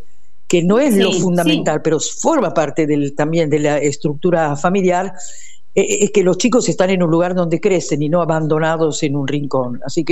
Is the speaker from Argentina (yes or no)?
no; Italy; Spanish is a second language; Italia, porque yo soy italiana, yo nací en Italia. Yo vivía sí. en una base aérea porque mi papá era aviador